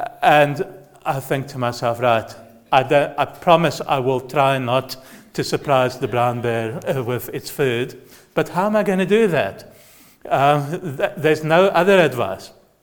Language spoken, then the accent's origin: English; South Africa; because I'm from South Africa.